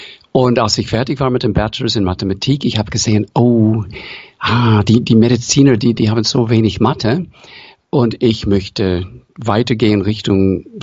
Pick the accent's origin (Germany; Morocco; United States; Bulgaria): United States; accent: American; first language English; German is a second language; moved away; Man hört von meinem Akzent, dass ich ursprünglich aus den USA komme. Mein Vater war aus Haus auch im Schwarzwald, Mutter aus Prag, und zu Hause sprachen die nur Englisch.